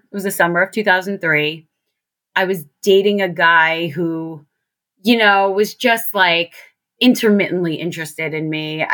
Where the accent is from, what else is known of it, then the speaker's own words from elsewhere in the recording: Staten Island, New York, United States; So because I came from Staten Island, where all the houses are next to each other and everyone lived, like there was 30 kids on my block